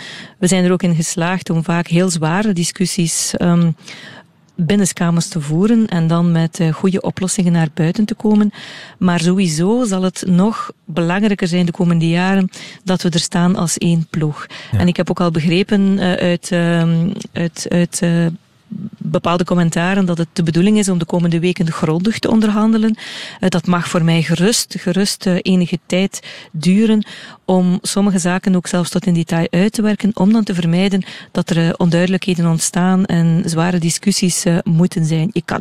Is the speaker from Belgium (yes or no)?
yes; Flanders, Belgium; waar we als Vlamingen trots op zijn